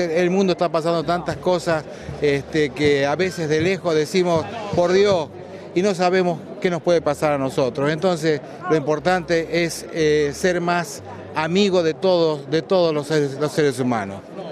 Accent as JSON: {"language": "Spanish", "town": "Bandera", "region": "Santiago del Estero", "country": "Argentina", "said": "Nosotros somos de Argentina, de la provincia de Santiago del Estero. Un pueblito, Bandera, que se llama."}